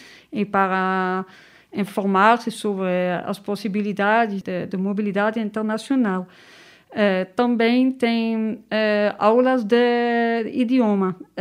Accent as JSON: {"language": "Portuguese", "country": "Netherlands", "second_language": "Portuguese", "lives_now": "Marseille, France", "said": "eu sou holandesa, não sou francesa, e eu moro na França para a cidade de Marseille, porque eu gosto muito de Marseille."}